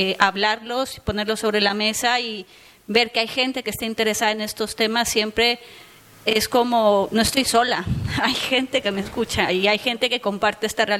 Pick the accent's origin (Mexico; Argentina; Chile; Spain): Mexico; Guerrero; Yo soy del estado de Guerrero, que colinda con Oaxaca